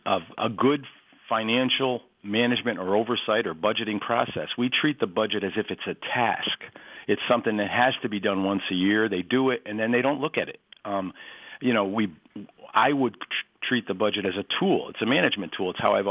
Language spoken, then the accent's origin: English; Amsterdam, New York, United States; I was born and raised in Amsterdam.